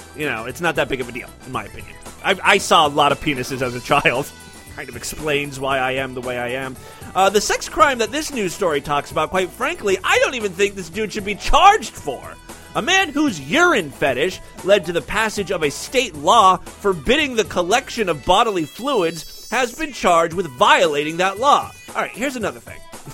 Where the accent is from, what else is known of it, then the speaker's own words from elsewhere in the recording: Ohio, United States; This one comes from Ohio. Ooh, a man... That's my home state.